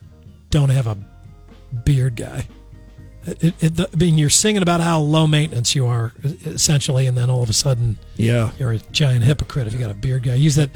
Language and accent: English; St. Louis, Missouri, United States; The St. Louis Post-Dispatch, my hometown newspaper, I was reading.